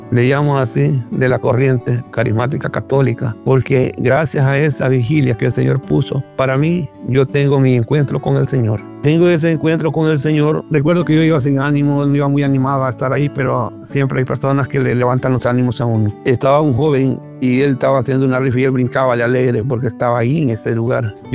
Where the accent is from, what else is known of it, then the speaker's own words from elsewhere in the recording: El Salvador; now in Maryland, United States; Soy de El Salvador. Actualmente vivo en Estados Unidos, en el estado de Maryland. Tengo 43 años de edad